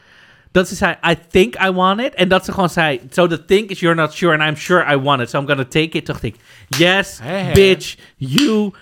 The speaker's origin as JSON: {"language": "Dutch", "town": "Amsterdam", "region": "North Holland", "country": "Netherlands", "said": "Luister, ik kom uit Amsterdam Noord."}